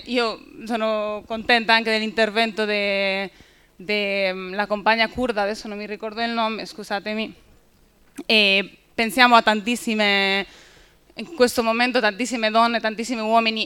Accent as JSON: {"language": "Italian", "country": "Spain", "said": "della Corrente Umanista Socialista, vengo dalla Spagna, mi sono impegnata lì per tanti anni."}